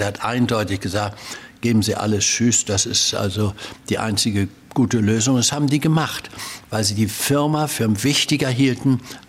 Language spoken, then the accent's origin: German; Germany; Ich bin ja an der Elbe groß geworden